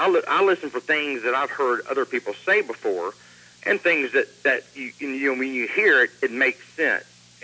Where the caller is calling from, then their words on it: Atlanta, Georgia, United States; from Atlanta.